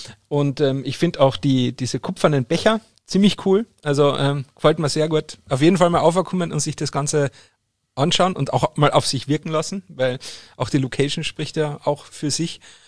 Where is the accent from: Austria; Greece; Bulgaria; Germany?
Germany; Bavaria; Als Bayer ist einem das ja nicht neu.